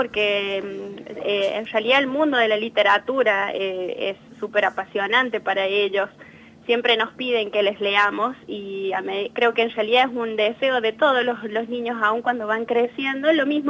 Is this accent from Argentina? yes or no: yes; La Rioja, Argentina; soy de La Rioja, efectivamente.